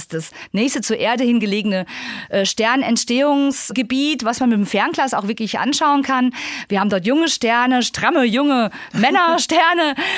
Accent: Tann, Hesse, Germany; ich bin aufgewachsen in Tannen der Rhön. Das war ja damals noch Zonenrandgebiet, ja. Ich bin sogar groß geworden, da gab es noch keine durchgängige Straßenbeleuchtung.

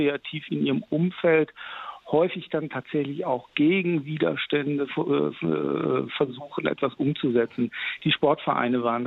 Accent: Mainz, Rhineland-Palatinate, Germany; In meiner Heimatstadt hier in Mainz

